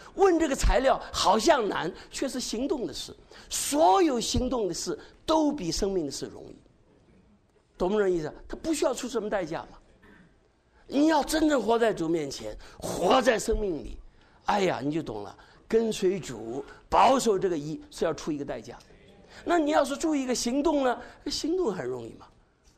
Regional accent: Zhejiang, China; now in United States; 那我是中国，我是浙江人嘛，我是中国人嘛

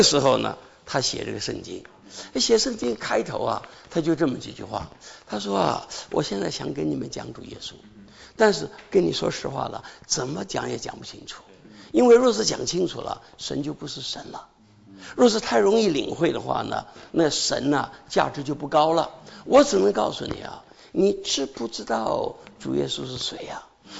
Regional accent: Zhejiang, China; 河南的这个不是这个浙江，就是我老家的鱼

